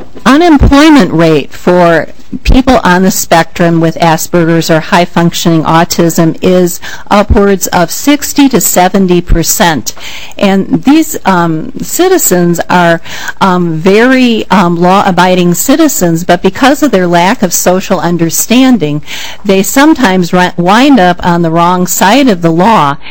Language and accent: English; Rochester, Minnesota, United States; I'm from Rochester, Minnesota.